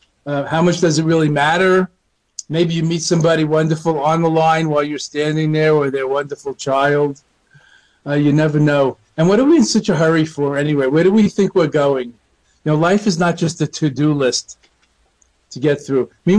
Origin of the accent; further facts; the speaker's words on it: New York, United States; I mean, I'm a New Yorker. I have motor mind just like anybody else.